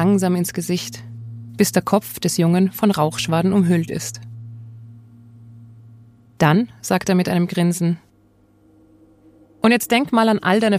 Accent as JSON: {"language": "German", "region": "Vienna", "country": "Austria", "tie": "born or raised there", "lives_now": "Germany", "said": "Ich bin in Wien geboren, bin da aufgewachsen, habe eine jüdische Schule besucht und anschließend in Wien angefangen, Politikwissenschaften zu studieren. Und bin dann allerdings mit Anfang 20 nach Israel gezogen und habe da 15 Jahre gelebt"}